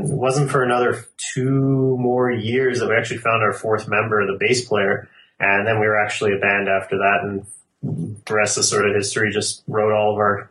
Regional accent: Calgary, Alberta, Canada; We're all from Calgary.

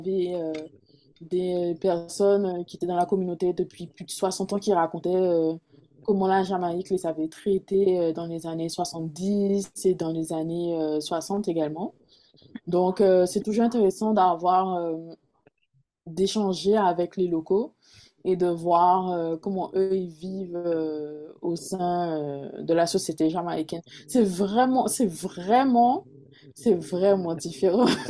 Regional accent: French Antilles, France; on est français, on est caribéen, on est antillais, mais on a des origines indiennes, africaines, européennes.

